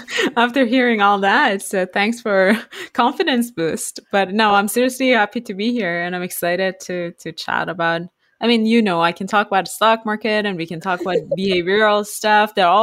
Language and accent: English; Iran; moved away as an adult; So I was born in Iran. And actually I was raised there until I went to college.